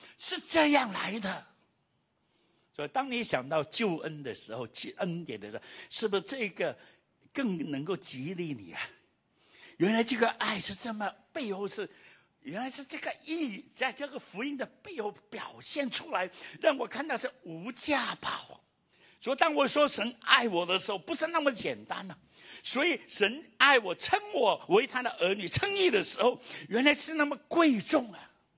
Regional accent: Guangdong, China; Chinese is a second language; 我们广东人说我没有装你弹弓的。就是我没有，我不知道怎么翻译这个国语。

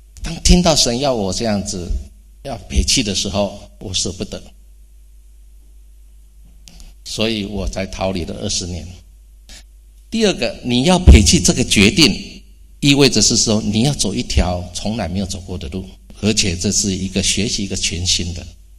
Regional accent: southern Taiwan, Taiwan; accent: Taiwanese Mandarin; first language Min Nan; Chinese is a second language; now in Sydney, Australia; 因为我是南部人，全部都用闽南话的，你用闽南话我是没问题，但是用华语就有问题。

